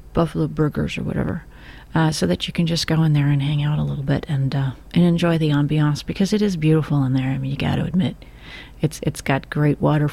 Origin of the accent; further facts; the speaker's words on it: St. Helena, California, United States; I grew up partly in St. Helena, California